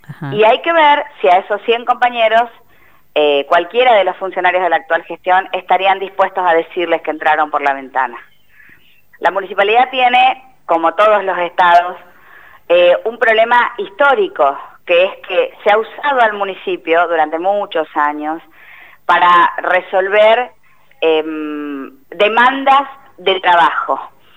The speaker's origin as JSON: {"language": "Spanish", "town": "Zapala", "region": "Neuquén", "country": "Argentina", "said": "Sí me toca como Zapalina, como funcionaria, como ex intendente"}